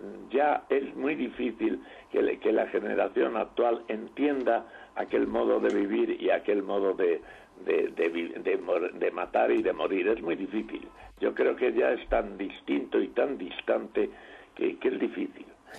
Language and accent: Spanish; Madrid, Community of Madrid, Spain; yo soy madrileño por nacimiento y por sentimiento.